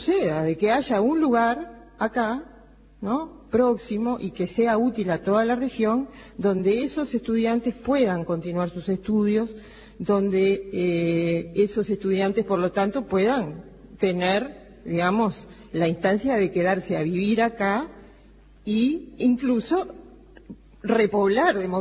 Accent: Montevideo, Uruguay; para mí, que soy montevideana, ¿no?

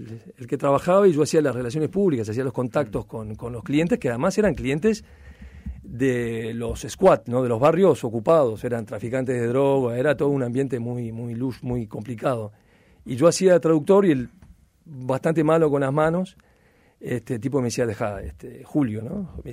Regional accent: Madrid, Community of Madrid, Spain; born there; Mi padre era diplomático y estuvo muchos años en Madrid, nacimos ahí, somos

